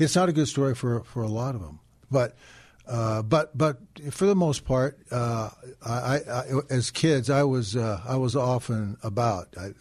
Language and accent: English; Lawndale, California, United States; also born or lived in Hawthorne; I was born in Hawthorne Hospital, and I was raised in Lawndale, California.